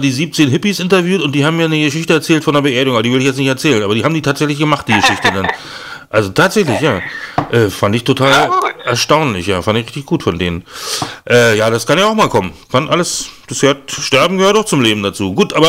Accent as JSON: {"language": "German", "town": "Schwerin", "region": "Mecklenburg-Vorpommern", "country": "Germany", "said": "ich komme aus Schwerin"}